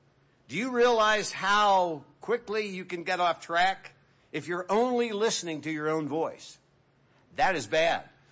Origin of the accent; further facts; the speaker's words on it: Pennsylvania, United States; growing up in Western Pennsylvania, my grandmother had a saying